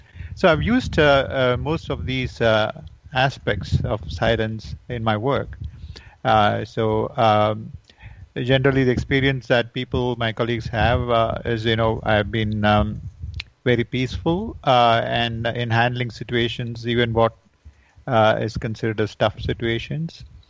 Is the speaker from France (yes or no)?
no; Chennai, Tamil Nadu, India; also born or lived in Guruvayur; now in United States; I was born in Kerala in a temple town called Guruvayur, but I grew up in Chennai.